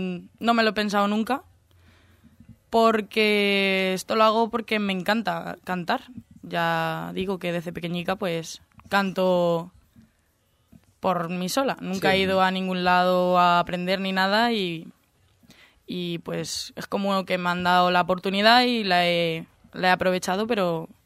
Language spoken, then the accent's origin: Spanish; Munera, Castilla-La Mancha, Spain; Soy de Munera, un pueblo de Albacete.